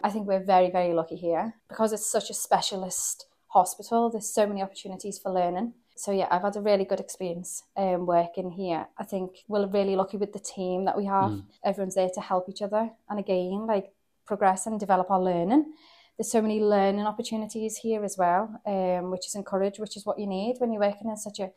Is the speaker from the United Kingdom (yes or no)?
yes; Wales, United Kingdom; now in Liverpool, United Kingdom; So I'm actually from South Wales.